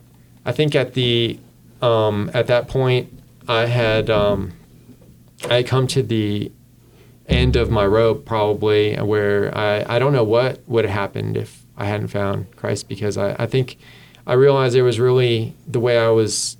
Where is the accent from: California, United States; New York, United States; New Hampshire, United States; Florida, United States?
Florida, United States; I was from Florida originally, so I mainly interviewed at the Florida school.